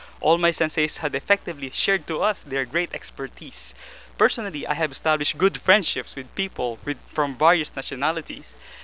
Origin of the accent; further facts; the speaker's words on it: Philippines; English is a second language; from the Philippines. My 1 year stay in Japan has finally come